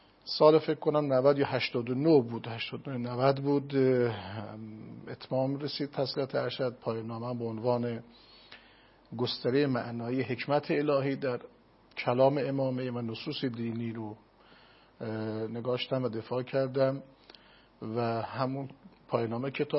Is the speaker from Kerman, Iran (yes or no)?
yes; Rafsanjan, Kerman, Iran; بعد از فارغ التحصیل از سطح 4 به شهر خودمون رفسنجان مهاجرت کردیم. بله، بازگشتیم به شهر خودمون